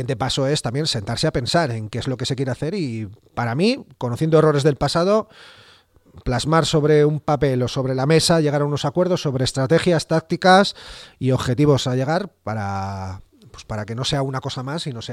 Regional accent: Bilbao, Basque Country, Spain; como decía antes, como bilbaíno

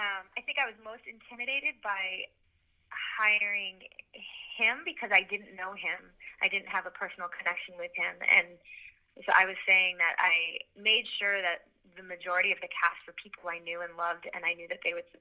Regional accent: Canada; I'm a Canadian right now. I love it here. I love it. I love Toronto

